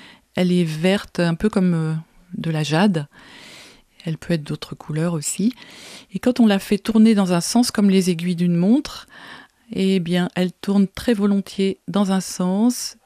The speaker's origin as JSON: {"language": "French", "town": "Falaise", "region": "Normandy", "country": "France", "tie": "born or raised there", "also_born_or_lived": "Paris", "said": "Ce qui fait que moi, j'ai grandi finalement en Normandie après être née à Paris. Je grandis dans le Calvados, à Falaise."}